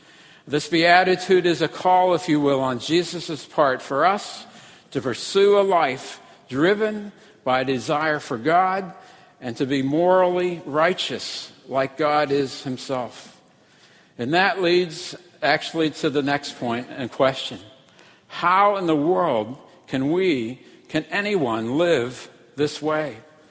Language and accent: English; Pittsburgh, Pennsylvania, United States; Have I mentioned to you that I'm from Pittsburgh? Well, the answer obviously is yes.